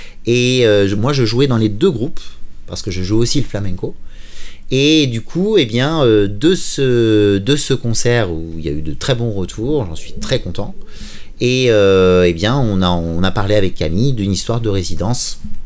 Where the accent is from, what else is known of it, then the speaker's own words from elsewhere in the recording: Saintes, Nouvelle-Aquitaine, France; moi je suis originaire de Saintes.